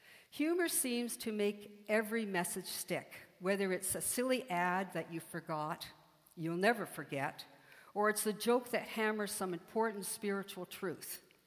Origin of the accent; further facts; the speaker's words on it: Nova Scotia, Canada; I grew up in Nova Scotia, and we had the ability to skate on the ponds in the winter, and they would freeze.